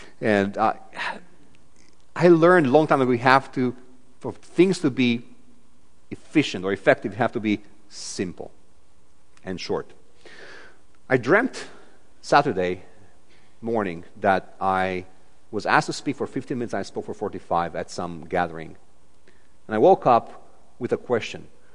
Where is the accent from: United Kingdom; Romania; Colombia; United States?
Romania; English is a second language; I'm from Romania, so we have lots of dogs in the streets